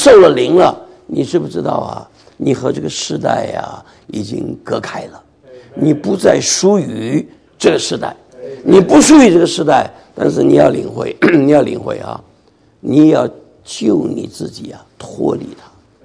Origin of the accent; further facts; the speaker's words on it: Shaanxi, China; 事实上我小的时候在陕西啊，我们就搞过这些玩意儿